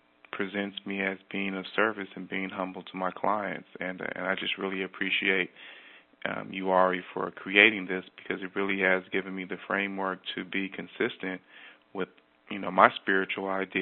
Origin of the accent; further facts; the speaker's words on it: Los Angeles, California, United States; and I'm from Los Angeles, California.